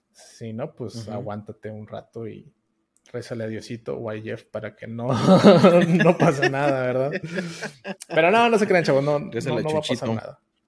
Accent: Mexico; Yo como mexicano creo mi LLC allá en Estados Unidos

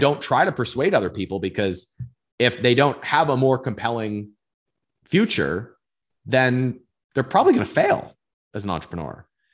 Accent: Cleveland, Ohio, United States; had a really nice house in Northeast Ohio. I'm from Cleveland, Ohio.

